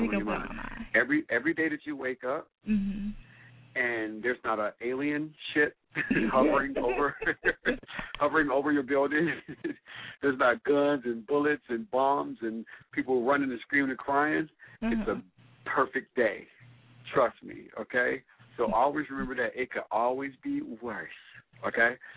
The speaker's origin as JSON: {"language": "English", "town": "Cincinnati", "region": "Ohio", "country": "United States", "said": "Yeah, I'm from Cincinnati. I keep forgetting about that."}